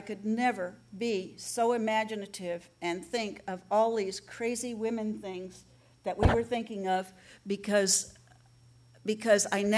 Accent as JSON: {"language": "English", "town": "Los Angeles", "region": "California", "country": "United States", "tie": "born or raised there", "said": "But I am born and raised in Los Angeles several generations"}